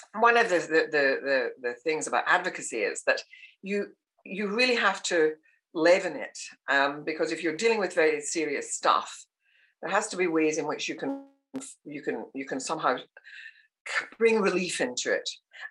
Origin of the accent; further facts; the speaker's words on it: Scotland, United Kingdom; accent: Scottish; And I've never, ever tried to lose my Scottish accent.